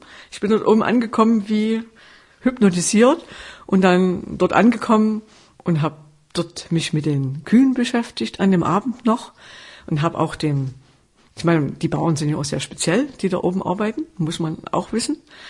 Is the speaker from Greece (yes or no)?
no; Sörnewitz, Saxony, Germany; ursprünglich stamme ich aus Sürnewitz bei Meißen, also eher ein Weinbaugebiet und eher so ein bisschen schon industriell.